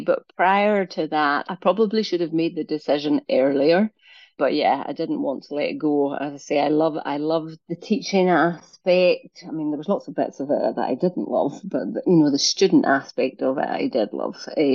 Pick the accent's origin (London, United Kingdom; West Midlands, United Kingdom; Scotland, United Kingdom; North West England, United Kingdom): Scotland, United Kingdom; Forss; that was in the little rural post office / shop in the community that I was brought up in Forth in Caithness, just along the road from Dunray.